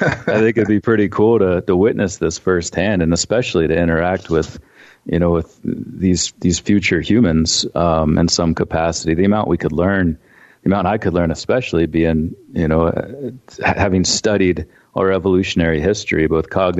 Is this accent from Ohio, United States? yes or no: yes; Ohio, United States; now in Montana, United States; I don't really remember much growing up in Ohio. I've been out here for 10 years